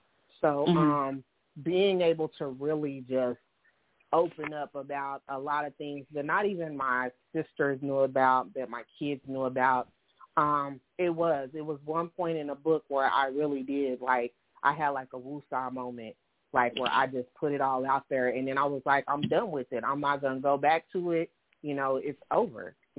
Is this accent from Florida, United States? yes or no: no; Waco, Texas, United States; also born or lived in Oklahoma; now in Dallas, United States; I am bred out of Texas. I grew up in Waco. We moved to Oklahoma. I'm a military veteran. After the military, I moved back to Oklahoma. And then now I'm back home in Texas, in Dallas preferably.